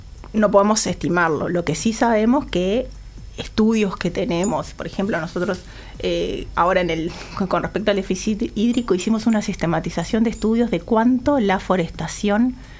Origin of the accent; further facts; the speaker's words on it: Uruguay; Pensemos, como uruguayos, como ciudadanos de este país